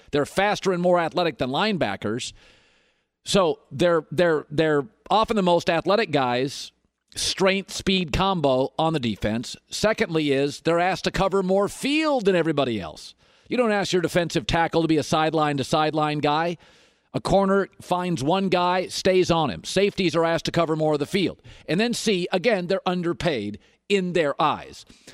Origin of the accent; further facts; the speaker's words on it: Seattle, Washington, United States; now in Los Angeles, United States; We live in Los Angeles. I grew up in Seattle.